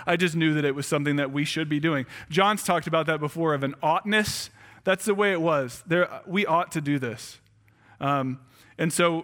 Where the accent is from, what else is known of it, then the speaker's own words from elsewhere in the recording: San Antonio, Texas, United States; I grew up in San Antonio. I went to San Antonio Christian School. I grew up going to Wayside Chapel.